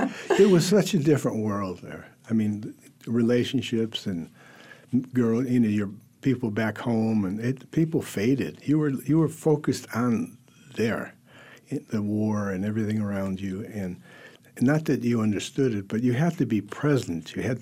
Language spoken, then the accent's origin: English; Midwest, United States; No, I grew up in the Midwest. We lived on a river, a really nice river. It was quiet, conservative, just a good place to grow up, you know.